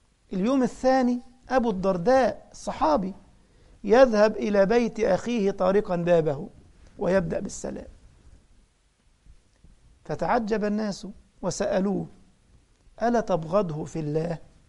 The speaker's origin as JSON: {"language": "Arabic", "country": "Egypt", "said": "ده احنا عندنا في مصر يقول لك ده المصارين في البطن بتتخانق، صح؟"}